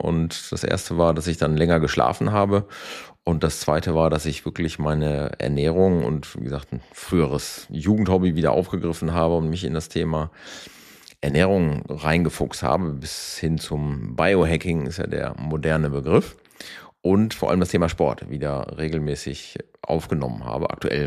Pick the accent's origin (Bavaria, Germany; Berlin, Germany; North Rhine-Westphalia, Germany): North Rhine-Westphalia, Germany; Bad Oeynhausen; Tatsächlich komme ich aus Ostwestfalen, einem wunderschönen Kurort namens Bad Oeynhausen, wohne aktuell allerdings in dem Frankenland zwischen Würzburg und Schweinfurt. Das ist meine Wahlheimat. Ich habe aber genauso auch schon in Hamburg gewohnt.